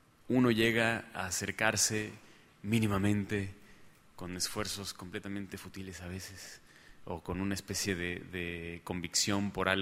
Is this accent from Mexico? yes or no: yes; Guadalajara, Jalisco, Mexico; como tapatío y como aquí estamos en una ciudad que no es una capital, ¿no? Vamos, no es una capital de un país